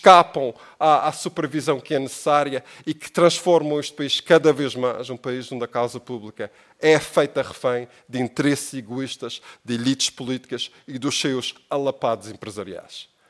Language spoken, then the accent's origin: Portuguese; Madeira, Portugal; como já percebeu pelo meu sotaque, eu sou da região autónoma da Madeira.